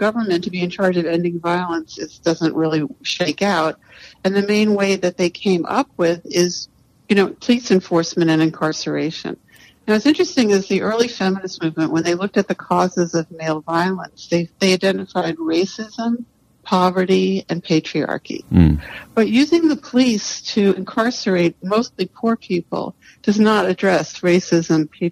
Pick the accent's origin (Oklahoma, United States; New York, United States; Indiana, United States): New York, United States; New York City; born there; when I was born in 1958 in New York City